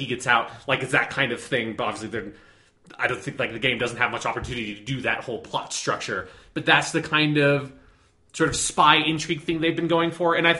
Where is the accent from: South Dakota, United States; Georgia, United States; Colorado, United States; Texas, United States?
Colorado, United States; we are both from Colorado. That's where we're recording the podcast now.